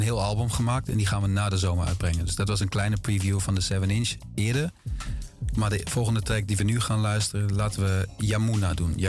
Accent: Enschede, Overijssel, Netherlands; now in Amsterdam, Netherlands; Ik denk vanaf 2013, 14 ongeveer, toen ik naar Amsterdam verhuisde. Ik kom uit Enschede oorspronkelijk.

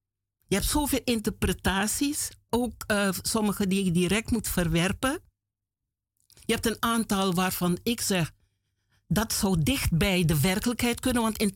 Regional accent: Suriname; born there; ik ben in Suriname geboren

